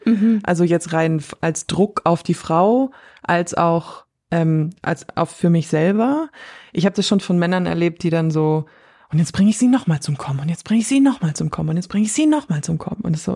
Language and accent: German; Munich, Bavaria, Germany; dass wir beide tatsächlich gebürtige Münchnerinnen sind, was nicht so gängig ist oft in der Stadt.